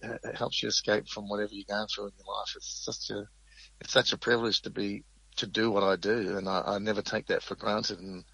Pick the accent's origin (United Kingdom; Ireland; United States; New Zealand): New Zealand; Wellington; had played in Wellington, my hometown.